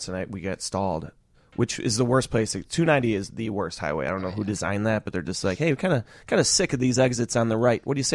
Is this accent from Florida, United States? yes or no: no; Chicago, Illinois, United States; My thing with the Ryan, like my biggest gripe is I'm from the South Side of Chicago, and you tell people, like, yeah, I'm from South Side, I'm from Chicago.